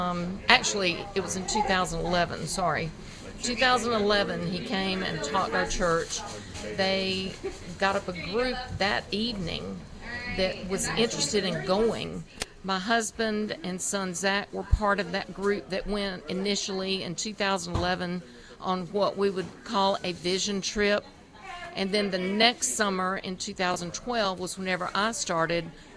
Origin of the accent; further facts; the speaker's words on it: Rock Hill, South Carolina, United States; Okay, I am from Rock Hill, specifically the Neely's Creek Leslie community.